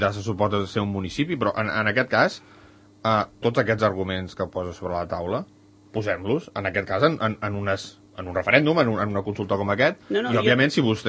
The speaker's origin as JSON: {"language": "Catalan", "town": "Valldoreix", "region": "Catalonia", "country": "Spain", "tie": "born there", "said": "Jo he nascut a Valldoreix i m'he trobat en aquesta situació."}